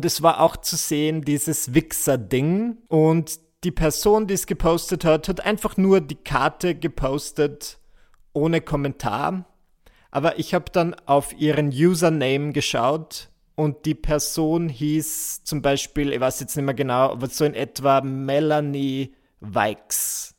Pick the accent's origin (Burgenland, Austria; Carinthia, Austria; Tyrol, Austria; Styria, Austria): Burgenland, Austria; Mühlendorf; now in Vienna, Austria; Ich fahre ja sonst immer in meine Heimatgemeinde Mühlendorf im Burgenland und verbringe das Weihnachtsfest mit meiner Family. Und so als kleiner Kontext, Mühlendorf ist von Wien 40 Minuten entfernt.